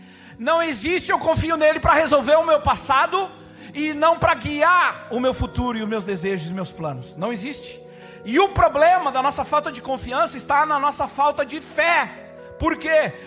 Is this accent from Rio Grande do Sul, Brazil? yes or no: yes; Rio Grande do Sul, Brazil; Sou gaúcho, montei cavalo no pelo a minha vida toda.